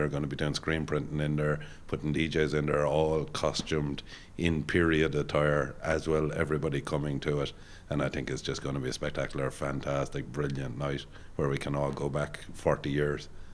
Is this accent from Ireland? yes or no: yes; Ireland; Like, we're a tiny coun